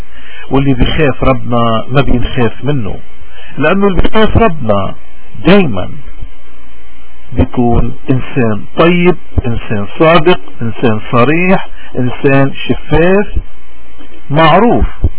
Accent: Lebanon; اليوم كلنا كلبنانيين بدنا نصلي لبعضنا البعض.

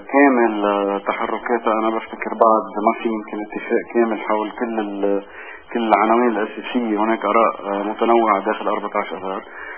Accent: Lebanon; أي نذهب نحن كلبنانيين إلى الاقتتال فيما بيننا

